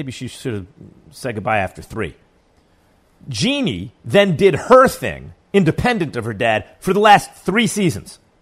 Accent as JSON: {"language": "English", "region": "New York", "country": "United States", "said": "I'm from New York, like it's a melting pot, right?"}